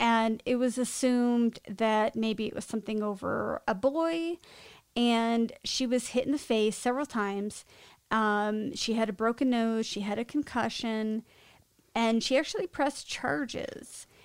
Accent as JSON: {"language": "English", "town": "Burlington", "region": "Vermont", "country": "United States", "tie": "born or raised there", "said": "we grew up right outside of Burlington. This was our home area, and a lot of things don't happen there"}